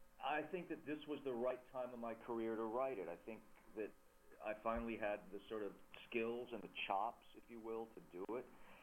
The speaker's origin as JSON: {"language": "English", "town": "Staten Island", "region": "New York", "country": "United States", "tie": "born there", "said": "You know, I was born on Staten Island in New York. This is a New York book. I've lived in and worked in New York on and off my whole life."}